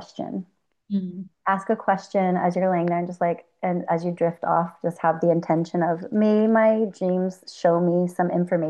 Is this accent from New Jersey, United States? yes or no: no; California, United States; You know, like I'm from California, so maybe a bear to me means California or something like that.